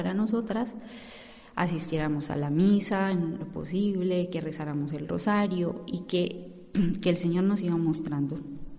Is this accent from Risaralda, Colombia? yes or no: no; Popayán, Cauca, Colombia; now in Spain; Sí, soy de Colombia, de Popayán, concretamente.